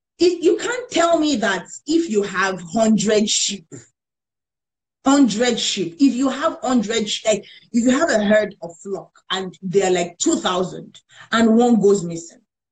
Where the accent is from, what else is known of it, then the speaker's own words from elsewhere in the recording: Nigeria; Now, for me, as a Nigerian father, I was thinking that this child is coming to kill me.